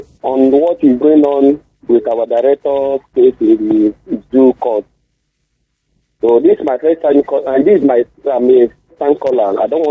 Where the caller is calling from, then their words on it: Kogi, Nigeria; I'm calling from Kogi Central.